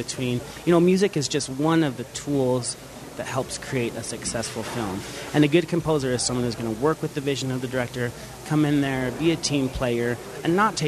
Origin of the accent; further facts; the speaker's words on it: Orem, Utah, United States; I'm actually from Orem, Utah. I'm a Utah County boy, through and through. Trevor and I both are Utah natives